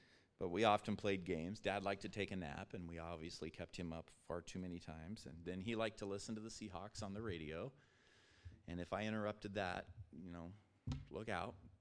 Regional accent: Toppenish, Washington, United States; So we moved to Toppenish, and I spent quite a few years growing up in Brother Davenport's church, Jim Davenport, who many of you know, and sat under him for quite a few years.

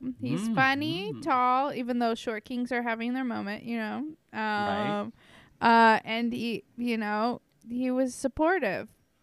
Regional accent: the South, United States; Ooh, I am from the South.

